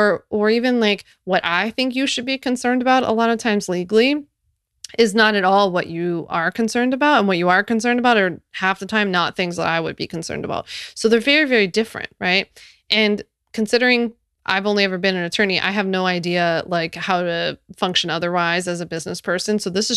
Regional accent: Philadelphia, Pennsylvania, United States; It was in my hometown of Philly, just so happened to be there

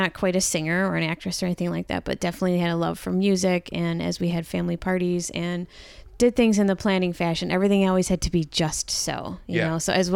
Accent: Greece, New York, United States; Born and raised in Greece. Okay. West Side's the best side.

